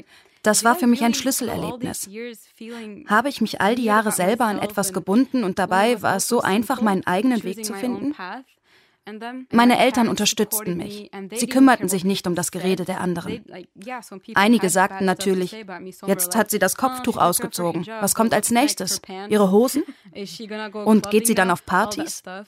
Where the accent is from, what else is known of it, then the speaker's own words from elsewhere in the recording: Lebanon; also born or lived in Norway; In meiner eigenen Familie, in meinem Umfeld, in meinem Heimatland Libanon und natürlich in der norwegischen Gesellschaft, in der Schule, mit Freunden.